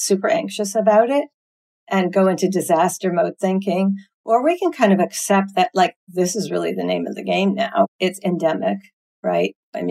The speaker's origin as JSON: {"language": "English", "country": "Canada", "said": "Like my family's in Canada. I'm from Canada originally."}